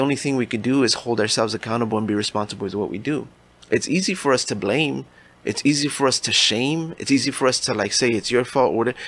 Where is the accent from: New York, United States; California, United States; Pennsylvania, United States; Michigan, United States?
California, United States; Boyle Heights; I grew up in Boyle Heights. You know, if somebody from Boyle Heights moved to East LA, you're like, oh man, you're moving on up.